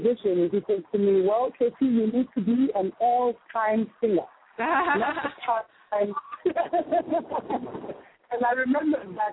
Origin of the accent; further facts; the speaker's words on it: South Africa; And as a South African, honestly, we are a bit confined, and you know, because we were kind of stuck here for a long time